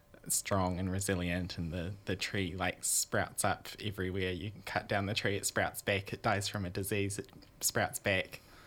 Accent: Hokitika, West Coast, New Zealand; I tū pāke au ki Hokitika. I grew up in Hokitika in the South Island. I'm an artist.

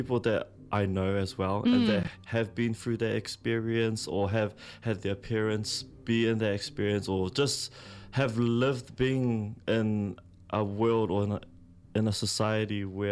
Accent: Cook Islands; So I come from the Cook Islands. I'm a proud Cook Islander. I still practice the Cook Islands performance choreography as well.

